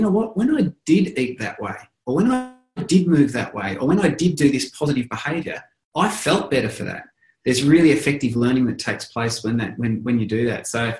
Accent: Australia; So, you know, well, I'm Australian, but everyone calls us Aussies as a case in point.

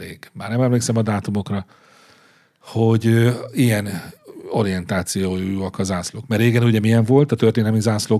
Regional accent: Hungary; ugye egyrészt ugye magyarok vagyunk

